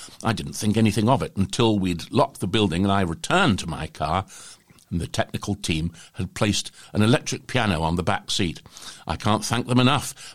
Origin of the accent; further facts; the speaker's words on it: Wales, United Kingdom; I grew up in South Wales.